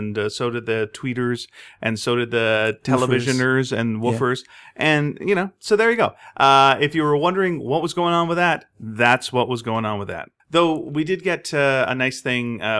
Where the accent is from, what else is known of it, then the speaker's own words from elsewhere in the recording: Canada; I'm Canadian.